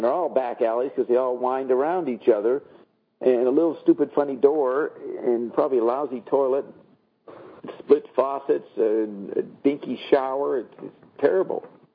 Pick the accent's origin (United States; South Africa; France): France; Remember, I grew up in France, but I'd forgotten a lot of Europe.